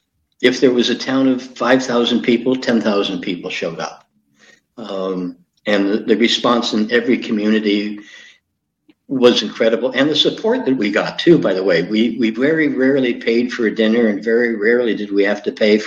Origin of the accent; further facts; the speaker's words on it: St. Thomas, Ontario, Canada; London, Ontario, St. Thomas is my hometown, but London, Ontario was the next biggest crowd we ran into.